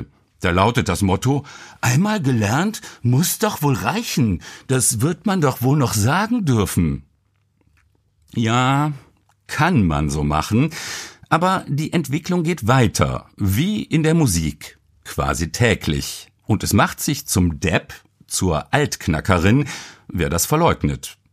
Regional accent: Germany; Ah, Alemannia, schallte es dann fröhlich, samt einer begeisterten Lobpreisung meiner Heimat.

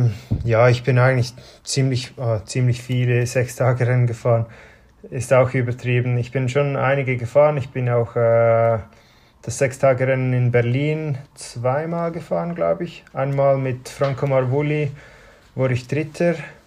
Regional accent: Switzerland; In dem Dorf, wo ich aufgewachsen bin, hat der lokale Verein, Radsportverein, immer so Kinderrennen organisiert, einmal im Jahr.

